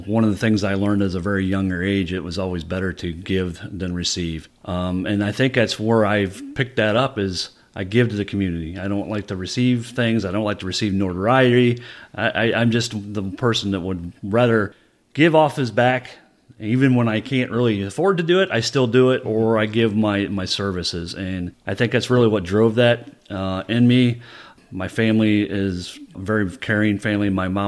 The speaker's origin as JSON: {"language": "English", "region": "Ohio", "country": "United States", "tie": "born or raised there", "also_born_or_lived": "Toledo, Ohio / Illinois", "said": "I was born in Toledo, Ohio. I lived there for my first 7 years, moved to Illinois until age 14, moved back to Hancock County at age 14, and been here since then."}